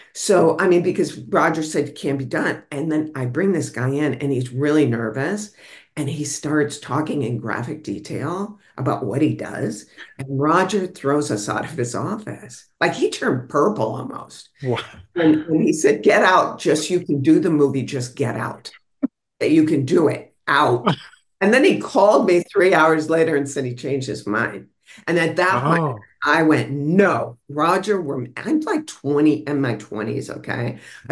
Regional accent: Michigan, United States; look, I came from Michigan. I came out of the blue.

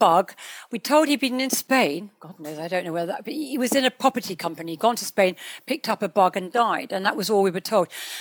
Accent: Tidworth, South West England, United Kingdom; also born or lived in Hampshire; Yeah, my father was in the army. So we grew up in Tidworth. And then he came out of the army when I was about 8 or 9. And then we moved to a village in Hampshire.

